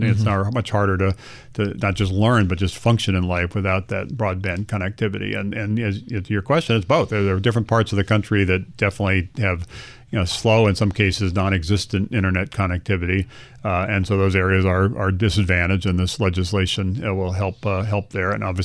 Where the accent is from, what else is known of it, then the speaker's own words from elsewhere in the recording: Hawaii, United States; including growing up in Hawaii, as I said before, starting a company and starting AOL in Virginia